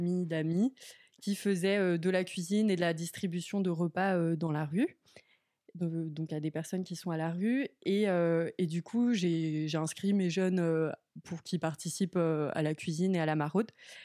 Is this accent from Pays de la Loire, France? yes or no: no; Joncherie-sur-Suippes, Grand Est, France; J'ai grandi, donc pour l'ordre, j'ai grandi en Champagne-Ardenne, dans un petit village qui s'appelle Joncherie-sur-Suippes, de 200 habitants.